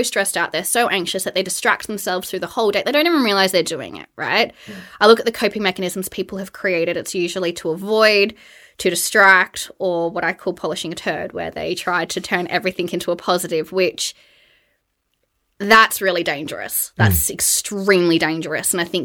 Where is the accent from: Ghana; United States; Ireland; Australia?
Australia; now in United Kingdom; I grew up in Australia, I live in the UK now.